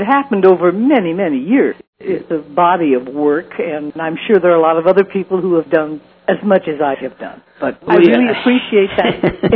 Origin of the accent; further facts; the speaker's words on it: Nebraska, United States; also born or lived in Hawaii; I was born in Hawaii. Mm-hmm. My father was in the Navy. And when the war started, we were moved back to his home state, my mom's home state of Nebraska.